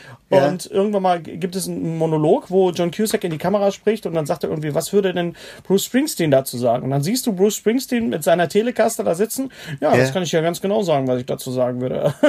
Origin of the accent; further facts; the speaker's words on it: North Rhine-Westphalia, Germany; ich komme ja aus dem Ruhrgebiet, wir sind ja alles Malocher, weißt du, Arbeiter